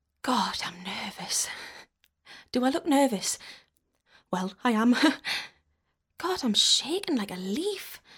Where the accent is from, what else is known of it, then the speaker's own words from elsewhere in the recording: North East England, United Kingdom; I'm originally from County Durham.